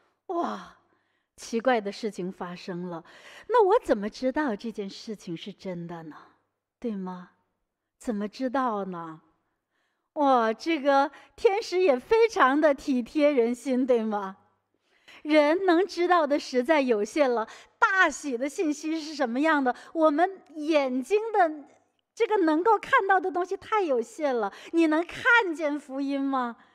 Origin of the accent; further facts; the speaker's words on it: Singapore; 我们新加坡人不太知道，你没有喂过马，没有养过马，不太知道。